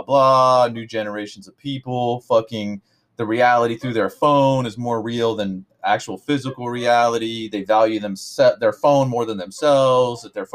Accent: San Jose, California, United States; I grew up here in California, United States of America, San Jose, California, which I am now. I didn't go anywhere.

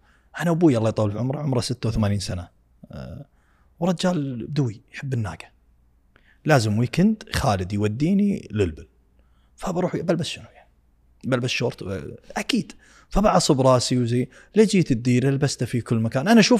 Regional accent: Kuwait; لا لهجتنا كذلك نتكلم نفس القبائل اللي موجودة في السعودية. القبائل اللي موجودة في الكويت تكلم نفس القبائل اللي موجودة في السعودية لهجة واحدة.

